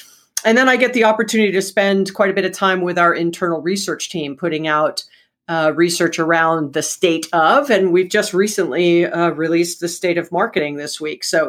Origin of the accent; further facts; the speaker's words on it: Hawaii, United States; And I was born and raised in Hawaii.